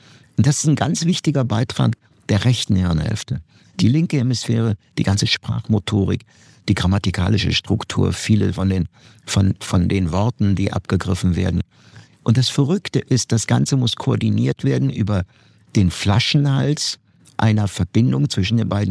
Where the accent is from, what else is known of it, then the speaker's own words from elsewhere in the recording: Bochum, North Rhine-Westphalia, Germany; Wenn Sie zum Beispiel in meine Heimatstadt Bochum nach Stiepel gehen